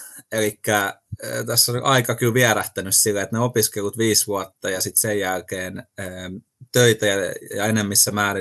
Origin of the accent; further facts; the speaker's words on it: Kirkkonummi, Uusimaa, Finland; mä oon siis Kirkkonummelta kotosi, Kyiffin kasvatti